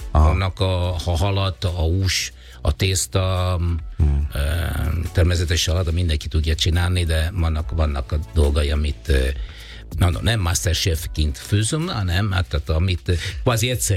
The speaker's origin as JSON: {"language": "Hungarian", "country": "Italy", "second_language": "Hungarian", "lives_now": "Hungary", "said": "olasz, a másik Magyarországon. Én igen, valamilyen szinte én is magyar érzem magam, persze nem itt születtem"}